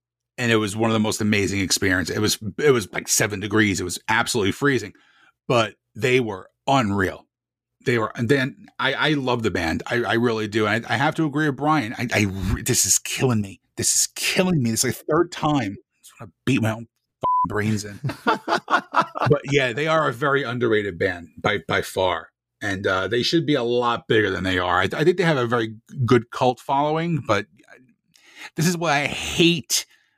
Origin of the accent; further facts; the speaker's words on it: Sayreville, New Jersey, United States; Well, I am from Sayreville, but I'm not a cowboy.